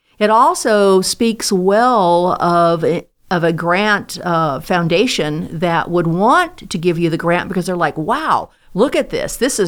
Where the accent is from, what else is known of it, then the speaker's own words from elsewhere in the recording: California, United States; You know, I'm from California. Everything's got pavement.